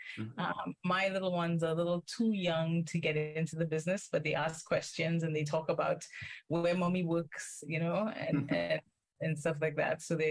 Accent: St. Lucia; now in Canada; I'm originally from St. Lucia, Canadian St. Lucian, so I have a bit of a my feet in both lands

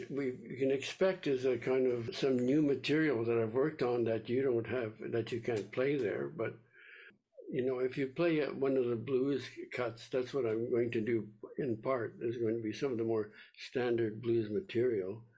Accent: Saint Boniface, Manitoba, Canada; I grew up in St. Boniface, Manitoba, with the Roman Catholic costumes and the vibrant colors the priests wore.

